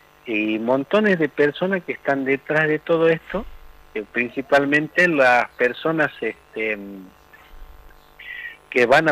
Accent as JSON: {"language": "Spanish", "country": "Argentina"}